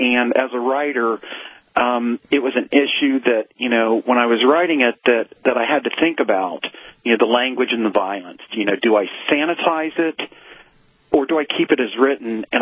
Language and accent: English; Ohio, United States; I'm from Ohio, so it's a little tough, but...